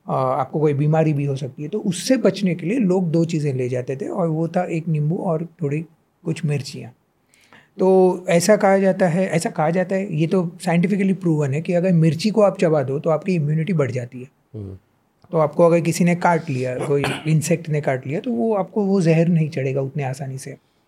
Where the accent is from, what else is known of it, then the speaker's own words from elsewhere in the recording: Mumbai, Maharashtra, India; मैं मुंबई से आता हूँ जैसे मैंने कहा, मतलब शहर है